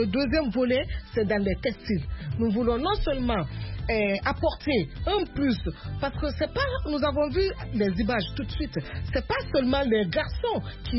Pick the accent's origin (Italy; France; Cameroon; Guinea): Guinea; Parce que nous avons plusieurs ethnies chez nous en Guinée.